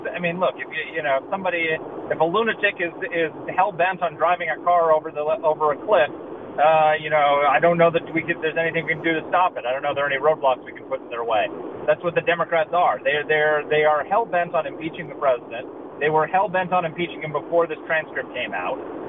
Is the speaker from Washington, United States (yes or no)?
no; New York City, New York, United States; I grew up in Rudy Giuliani's New York.